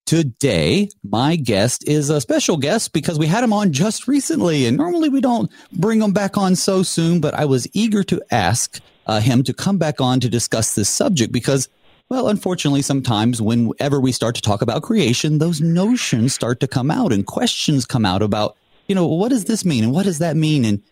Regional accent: North Carolina, United States; Now, I grew up in the South, also in Western North Carolina.

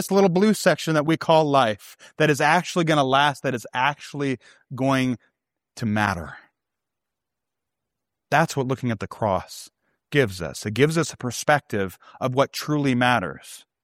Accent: St. Louis, Missouri, United States; Now, I grew up in St. Louis, Missouri, and so I grew up rooting for the St. Louis Cardinals, right? Because that's what you do when you're in St. Louis.

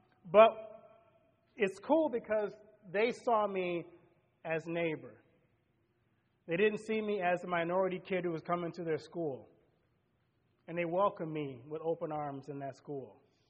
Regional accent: Louisiana, United States; When I was growing up, I grew up in the Deep South. And I went to an all-white Lutheran school when I was in my early 70s in Louisiana.

